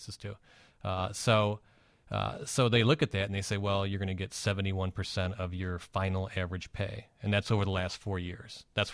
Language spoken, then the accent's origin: English; Ohio, United States; I'm from Ohio. I love Ohio State.